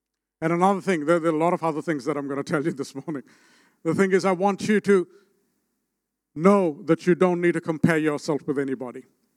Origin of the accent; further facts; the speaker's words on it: India; He's a Samoan, I'm an Indian. There's a huge difference there.